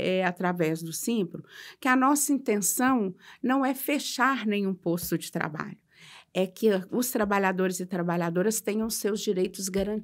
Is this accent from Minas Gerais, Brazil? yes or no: yes; Divinópolis, Minas Gerais, Brazil; sou natural de Divinópolis, tenho dois filhos, né?